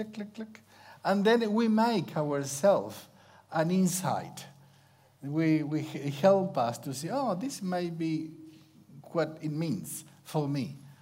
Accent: Argentina; English is a second language; I'm Argentinian. I'm from Argentina. And Italian family. But I think I may have a little bit of Irish.

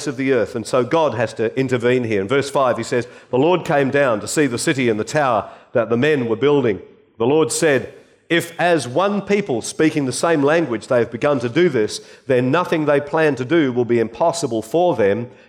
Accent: Western Australia, Australia; because I'm from Western Australia

